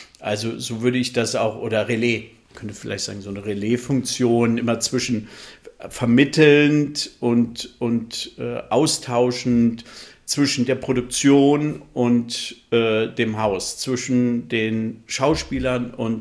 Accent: Northern Germany, Germany; born or raised there

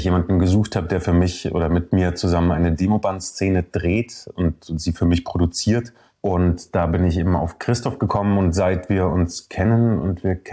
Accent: Munich, Bavaria, Germany; Ich komme ursprünglich aus München, bin Schauspieler, habe Schauspiel studiert

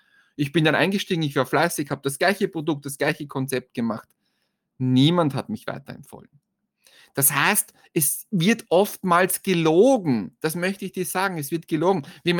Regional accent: Styria, Austria; bei uns in Österreich, also bei uns in der Steiermark, in einer Woche Schulstart

